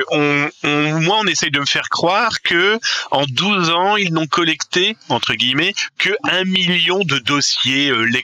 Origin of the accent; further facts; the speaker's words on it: France; chez nous, en France, la SNCF, c'est le grand leader de la voie ferrée